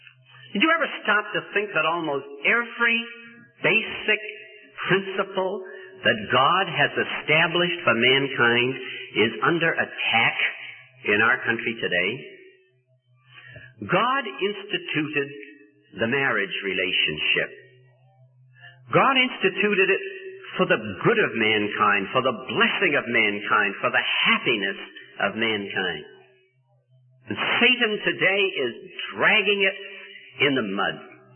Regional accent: California, United States; I come from California, and the situation there is absolutely desperate.

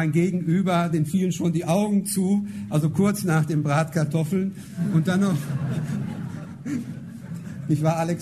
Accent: Kreuztal, North Rhine-Westphalia, Germany; Ich komme aus Kreuztal, dort gehöre ich zu einer evangelischen Gemeinschaft.

